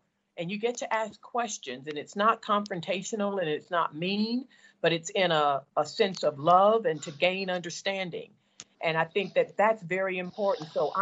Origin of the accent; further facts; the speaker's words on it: the South, United States; as a girl of color growing up in the South, I was given by Black people in a Black church a white male God to worship.